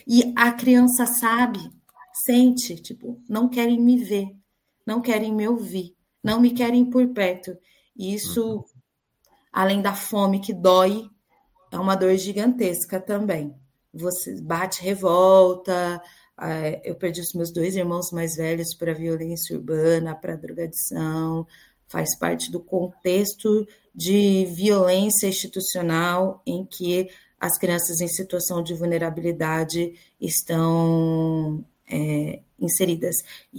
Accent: Itaquaquecetuba, São Paulo, Brazil; also born or lived in Mogi das Cruzes; complexa, porque a minha família vivia em Itaquaquecetuba quando eu

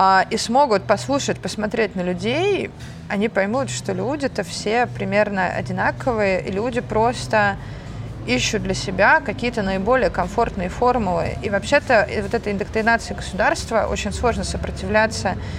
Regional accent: Russia; Но я, конечно, идентифицирую себя как русская, потому что я родилась и выросла в России и только недавно начала общаться с армянской частью своей семьи.

